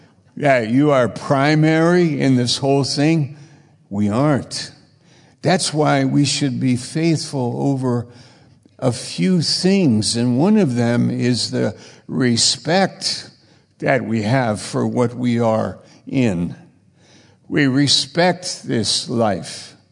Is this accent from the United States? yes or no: yes; New York, United States; I was only weeks in this church, and I was from New York.